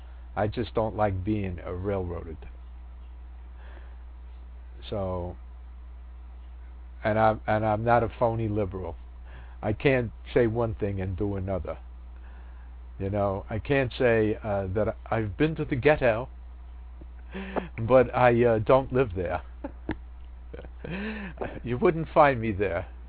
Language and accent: English; New York, United States; I was born in Harlem. I went to a Catholic a school on 125th Street and Convent Avenue. I went to an integrated high school, a Catholic high school, on Sugar Hill.